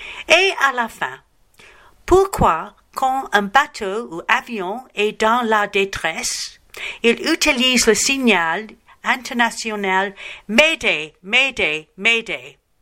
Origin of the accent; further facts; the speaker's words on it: England, United Kingdom; French is a second language; now in France; je suis anglaise et maintenant mon mari et moi, nous sommes ici en France en permanence.